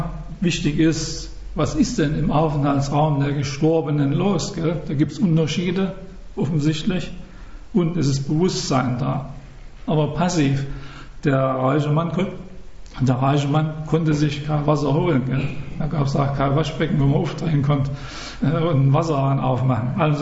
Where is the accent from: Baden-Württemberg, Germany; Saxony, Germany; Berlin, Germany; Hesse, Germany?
Saxony, Germany; ich bin ja Sachse, gell?